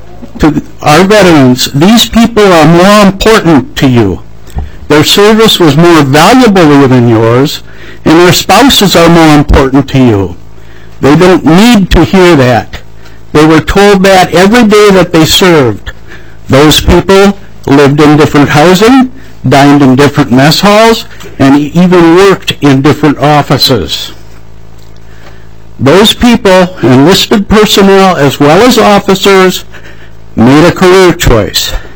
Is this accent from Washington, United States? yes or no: no; Brooklyn Park, Minnesota, United States; I'm from Brooklyn Park.